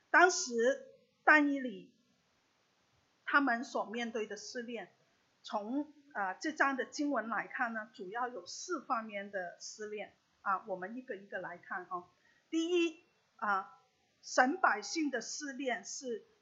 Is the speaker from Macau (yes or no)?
yes; Macau; 我是在澳门长大哈